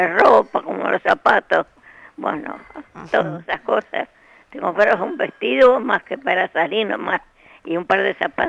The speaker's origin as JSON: {"language": "Spanish", "town": "María Ignacia", "region": "Buenos Aires Province", "country": "Argentina", "tie": "born or raised there", "said": "Nací y criada en María Ignacia."}